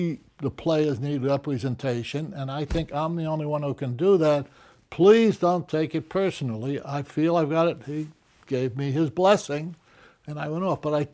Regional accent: New York City, New York, United States; In New York City, Manhattan. East End Avenue. Yeah, that was the rats and the cockroaches were bigger than the tenants.

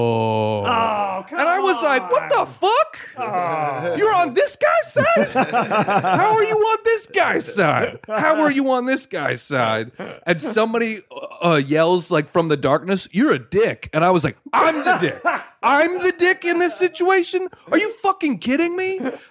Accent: Arcadia, California, United States; I'm from like suburbs of L.A.

